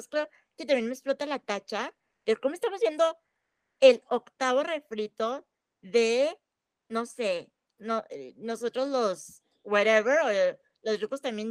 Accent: Chihuahua, Mexico; porque soy de Chihuahua

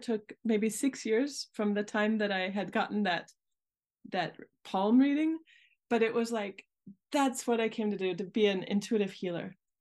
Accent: United States; now in Amsterdam, Netherlands; when I was 20, something like that, I came to Amsterdam for a week because I'm actually American.

